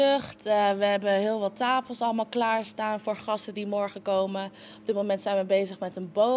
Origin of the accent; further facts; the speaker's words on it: Assen, Drenthe, Netherlands; born there; also born or lived in Oosterwolde; Inmiddels woon ik hier vanaf 2010. Hiervoor heb ik in Oosterwolde ook in de wijk gewoond. En ik ben zelf geboren in Assen, net buiten de wijk.